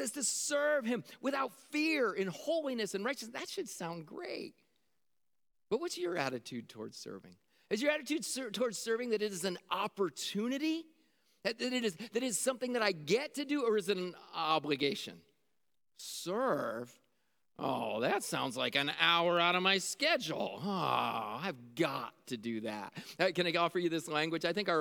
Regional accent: Syracuse, New York, United States; I grew up in Syracuse, New York. Okay, I was a Central New York kid growing up.

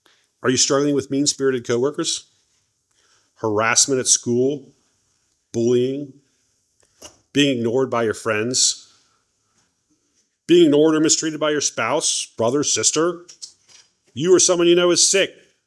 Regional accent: Cleveland, Ohio, United States; As I said, I'm from Ohio, in Cleveland.

